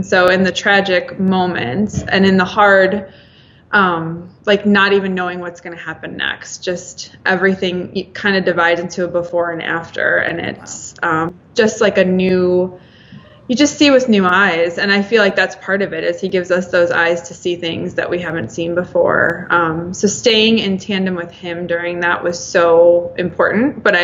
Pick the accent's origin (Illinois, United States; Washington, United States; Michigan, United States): Illinois, United States; Yeah, so I am here from the Chicago suburbs, and we have like this gorgeous day today, which is super rare in the month of January.